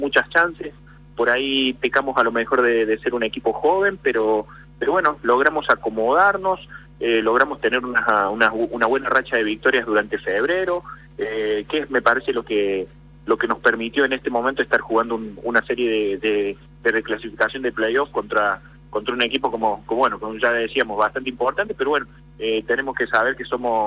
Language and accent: Spanish; Córdoba, Argentina; Y soy cordobés, así con un poquito de cuarteto.